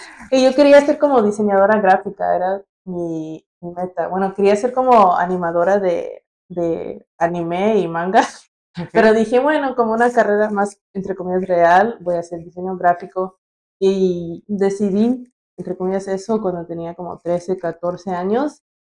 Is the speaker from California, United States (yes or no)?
yes; Porterville, California, United States; moved away as an adult; now in Mexico; aunque ahora que soy adulta y que llevo bastante tiempo viviendo en México, noto mucho eso de mi pueblo, lo digo entre comillas, porque es un small town.